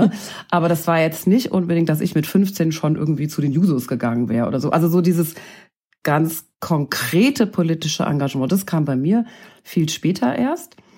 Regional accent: Hesse, Germany; Ich komme aus Westdeutschland. Ich bin in einem kleinen Dorf in der Nähe von Gießen groß geworden. Gießen, die Mittelhessen-Metropole, wie sie diese Stadt selber lobt.

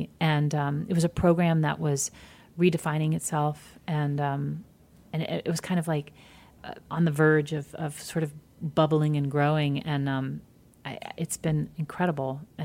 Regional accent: Midwest, United States; I mean, I'm from the Midwest too, you know.

